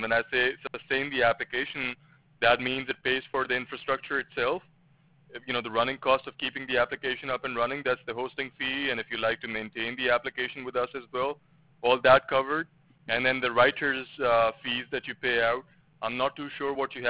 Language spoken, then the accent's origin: English; Czechia; English is a second language; moved away as an adult; now in United States; Well, so I come from Czech Republic, and I've been in the USA for, I think, almost all my life. I came after high school to the USA, and I've been living here for about, 20 years?